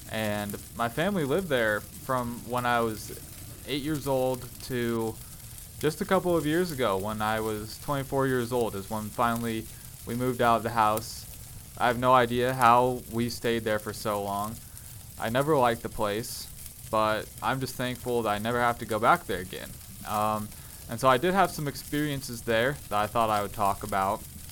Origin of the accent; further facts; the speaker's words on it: Evergreen, Colorado, United States; grew up in a haunted house myself. There was just something kind of off about the place I lived. I'm from Evergreen, Colorado, a small mountain town, and I kind of lived in the woods a little bit.